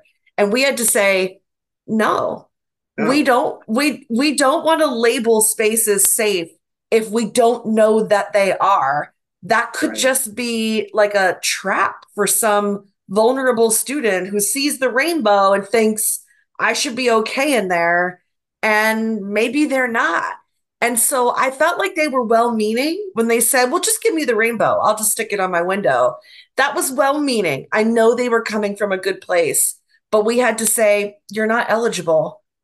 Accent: Ireland; I'm also Irish, so come on.

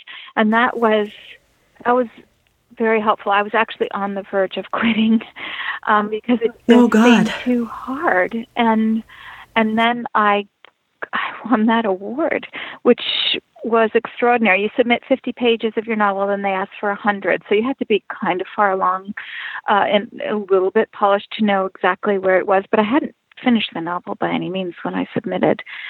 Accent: New York, United States; I grew up outside Albany, so I have memories of growing up there

